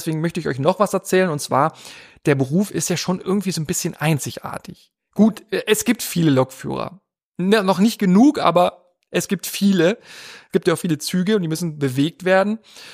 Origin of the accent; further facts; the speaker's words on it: East Germany, Germany; ich komme aus dem Osten.